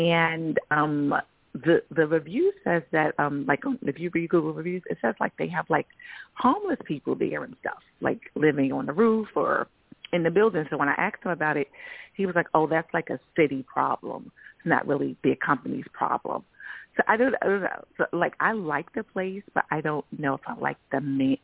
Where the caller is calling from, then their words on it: New York, United States; I'm calling from New York.